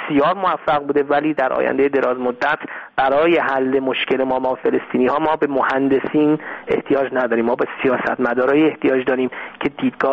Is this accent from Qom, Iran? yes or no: no; Tehran, Tehran Province, Iran; now in Tel Aviv, Israel; من یک کسی که در تل آویو زندگی میکنه، من بچه تهران هستم، بچه گیشا، 7 سال جنگ تو ایران تو گیشا بودم زندگی میکردیم